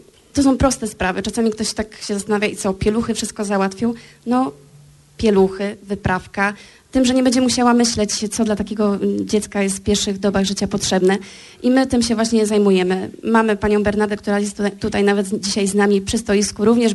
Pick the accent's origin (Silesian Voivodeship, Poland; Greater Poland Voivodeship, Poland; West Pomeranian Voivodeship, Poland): West Pomeranian Voivodeship, Poland; Szczecin; Wiecie, że jesteśmy ze Szczecina